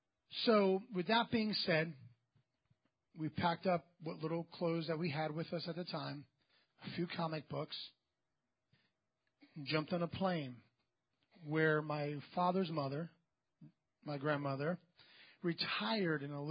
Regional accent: New York City, New York, United States; born there; Let's see, I was born in New York City.

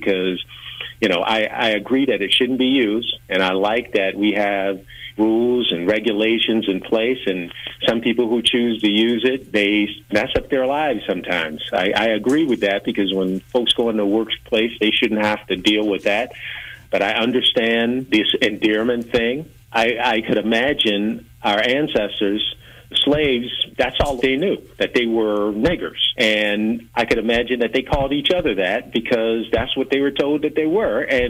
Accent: South Carolina, United States; Hey, I'm like in the tail end of the baby boomer generation, and I grew up in South Carolina

